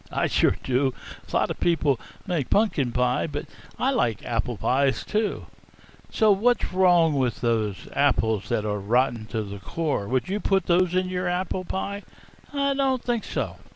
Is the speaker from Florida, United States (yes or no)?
no; Harrisburg, Pennsylvania, United States; I was raised in Pennsylvania, up and around in where the Gettysburg area. I was raised in the capital city of Harrisburg